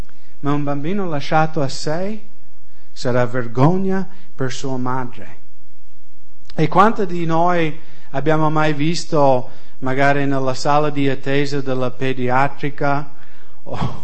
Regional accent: United States; now in Italy; Alcuni italiani dicono io sono americano troppo disciplinare, sono quello che sono

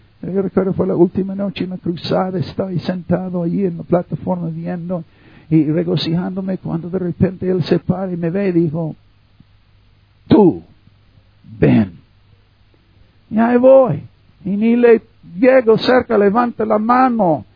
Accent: United States; Spanish is a second language; now in Mexico; Ministrando en México. Yo soy un, lo que llaman gringo. Yo soy un norteamericano. Aprendí español cuando tenía la edad que no puedo perder el acento.

